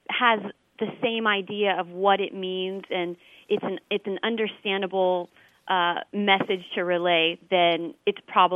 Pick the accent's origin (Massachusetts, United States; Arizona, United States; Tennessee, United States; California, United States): California, United States; San Diego; I'm from San Diego, California